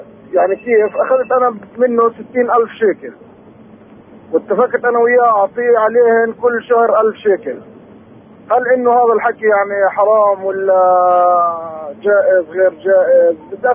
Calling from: Kafr ad-Dik, West Bank, Palestine; حبيبي من كفر الديك.

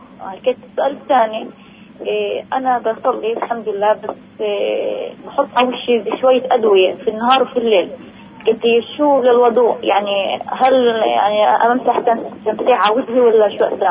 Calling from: Kafr Qasim, Central District, Israel; أنا من كفر قاسم. من كفر قاسم.

